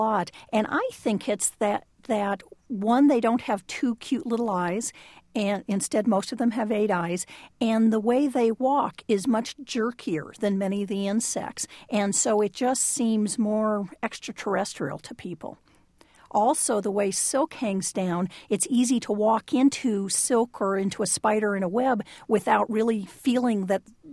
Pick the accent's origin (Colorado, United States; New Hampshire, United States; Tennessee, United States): Colorado, United States; Denver; So I'm from Denver. I know that there are spiders there.